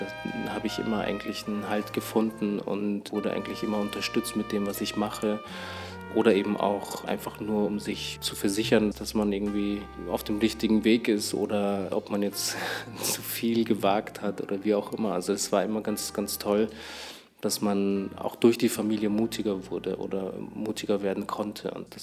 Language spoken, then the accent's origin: German; Oberammergau, Bavaria, Germany; also born or lived in Garmisch-Partenkirchen; Aufgewachsen bin ich in Oberammergau, habe da gelebt, bis ich 11 war, und dann sind wir nach Garmisch gezogen, Garmisch-Partenkirchen.